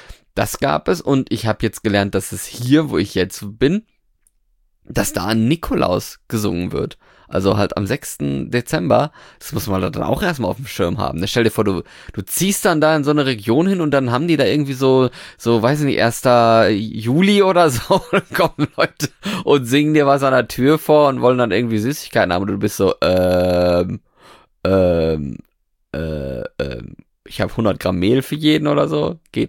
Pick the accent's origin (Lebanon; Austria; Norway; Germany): Norway; In Norwegen weiß ich noch, da wo ich herkomme, da wurde zwischen den Jahren immer gesungen.